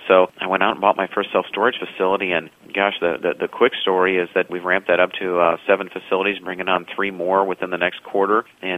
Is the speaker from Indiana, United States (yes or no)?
yes; Indianapolis, Indiana, United States; We continued to look for properties in my hometown of Indianapolis